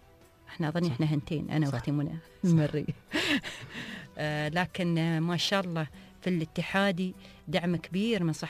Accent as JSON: {"language": "Arabic", "country": "United Arab Emirates", "said": "إحنا من الإمارات،"}